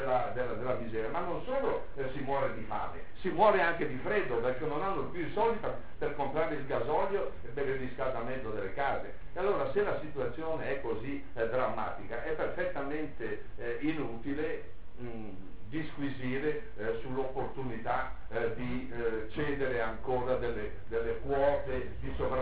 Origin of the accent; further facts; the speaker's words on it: Bergamo, Lombardy, Italy; io sono di Bergamo, so come si costruiscono le case